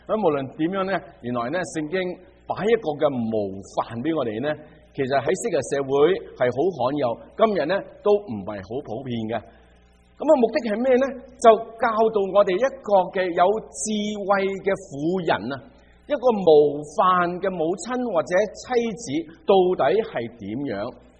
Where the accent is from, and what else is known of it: China